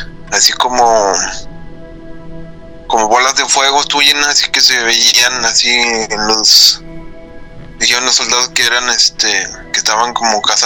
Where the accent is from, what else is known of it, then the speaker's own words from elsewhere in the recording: Monterrey, Nuevo León, Mexico; que soy del norte de México, tipo de Monterrey.